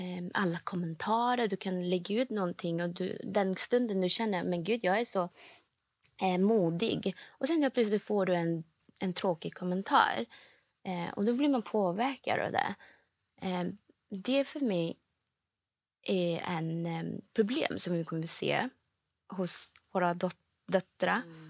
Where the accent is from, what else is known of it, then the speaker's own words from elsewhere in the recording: Malaysia; now in Sweden; Jag växte upp i Malaysia och min familj, de är ganska liberala för att vara asiater kan man säga.